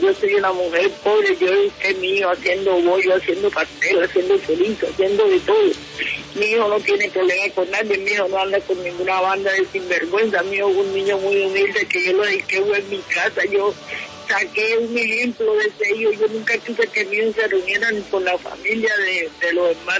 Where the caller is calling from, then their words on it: Acandí, Chocó, Colombia; Estoy en mi pueblo, estoy en Acandí.